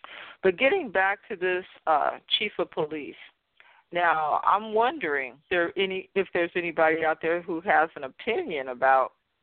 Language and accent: English; Fresno, California, United States; I live in the Tower District. I live in Esmeralda Soria's district, but I grew up in Southwest Fresno, 93706, and my mother still lives there.